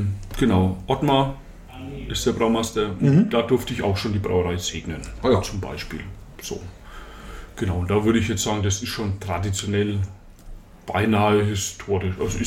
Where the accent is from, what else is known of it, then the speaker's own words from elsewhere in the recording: Bavaria, Germany; Wir sind aus Oberfranken und ein Seidler kriegst du und das ist es.